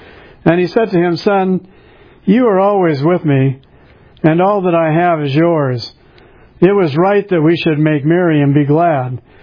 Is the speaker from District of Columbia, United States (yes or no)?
yes; Washington, District of Columbia, United States; born there; I was born in 1951 in Washington, D.C.